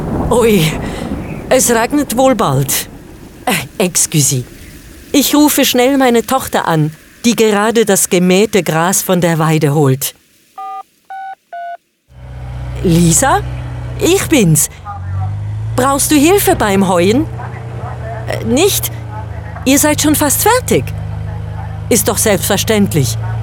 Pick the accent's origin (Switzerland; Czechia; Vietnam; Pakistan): Switzerland; Ich bin auf der Rigi aufgewachsen und war Elblerin